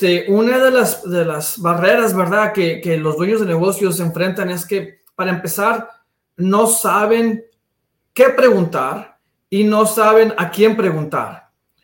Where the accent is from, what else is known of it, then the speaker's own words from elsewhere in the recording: Eagle Pass, Texas, United States; also born or lived in Piedras Negras, Mexico; Yo vengo de una ciudad chica allá de la frontera. Ahí nací en Piedras Negras, Coahuila, pero fui a la escuela en Eagle Pass, Eagle Pass.